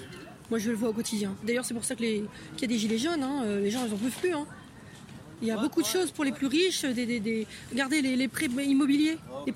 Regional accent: France; Parce que je suis française et je ne paye pas impôts en France.

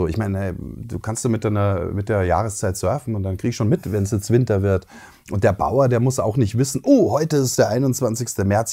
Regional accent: Saxony, Germany; wir kommen aus Sachsen, ja. Erzgebirge, ja.

